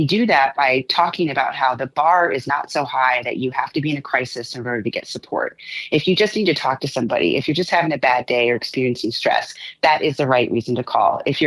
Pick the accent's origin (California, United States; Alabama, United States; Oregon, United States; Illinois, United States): Oregon, United States; Medford; born there; So I was born in Medford and spent a lot of time away from Oregon, but really wanted to return here.